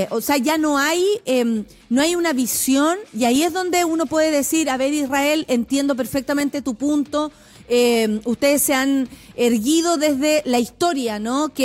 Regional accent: Chile; pero como ciudadana chilena, sí me pareció positivo

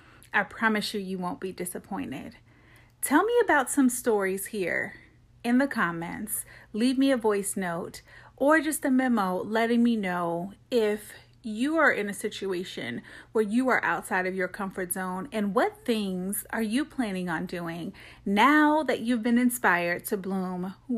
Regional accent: Atlanta, Georgia, United States; moved away as an adult; now in Central Illinois, United States; I moved abruptly from Atlanta, where I'm from, all the way to Central Illinois. I have been here. My husband's originally from here, but I never, ever thought that this would be someplace that I would live.

